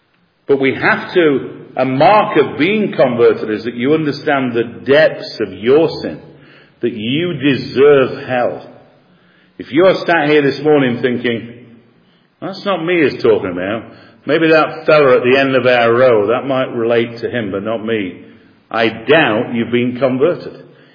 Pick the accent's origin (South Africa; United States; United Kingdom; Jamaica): United Kingdom; You know, I'm a British man, and British people are supposed to be, you know, be conservative and have a bit of a stiffer upper lip.